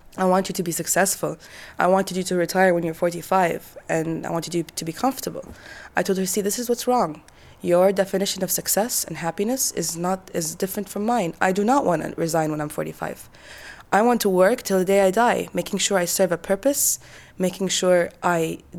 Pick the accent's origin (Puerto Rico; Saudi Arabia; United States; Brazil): Saudi Arabia; now in London, United Kingdom; from Saudi Arabia.